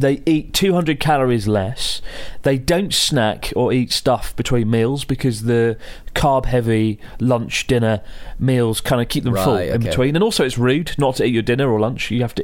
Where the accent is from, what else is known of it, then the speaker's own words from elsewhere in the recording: Sweden; I'm from Sweden. My brother and I, two short, chunky dudes from Sweden, went on a proper bender in Tokyo in July